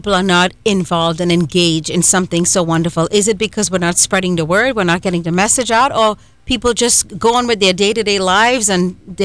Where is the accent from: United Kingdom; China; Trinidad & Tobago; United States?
Trinidad & Tobago; growing up in Trinidad and Tobago